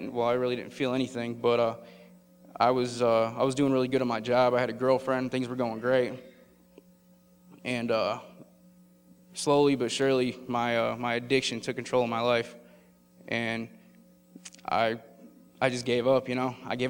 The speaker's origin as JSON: {"language": "English", "town": "Chicago", "region": "Illinois", "country": "United States", "tie": "born or raised there", "lives_now": "Lake Village, United States", "said": "I grew up around Chicago. Currently, I live in a town called Lake Village in Northwest Indiana."}